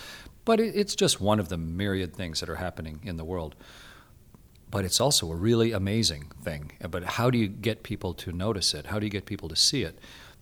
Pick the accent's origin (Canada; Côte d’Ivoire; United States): Canada; I was Canadian.